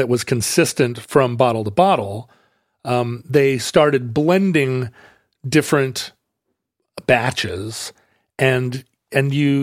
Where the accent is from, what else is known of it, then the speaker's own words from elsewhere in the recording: Wales, United Kingdom; As a Welsh person